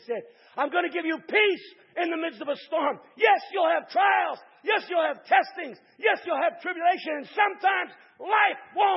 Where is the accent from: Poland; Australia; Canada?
Canada; Hamilton, Ontario; When I was a kid growing up in Hamilton, just not far from here, I lived in a place next door to me.